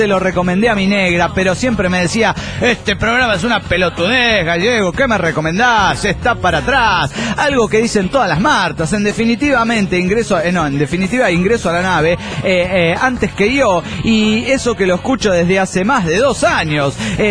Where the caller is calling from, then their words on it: San Rafael, Mendoza, Argentina; de San Rafael Mendoza, Argentina.